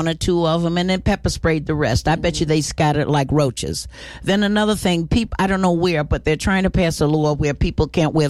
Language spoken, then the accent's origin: English; New York, United States; I'm a New Yorker.